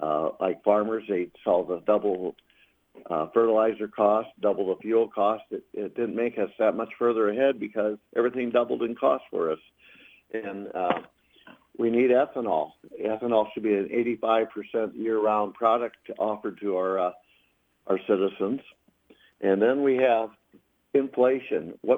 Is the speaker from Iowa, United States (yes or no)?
yes; Davenport, Iowa, United States; Well, I grew up in Davenport, Iowa, went to the University of Dubuque, got my degree in Business Administration, Aviation Management.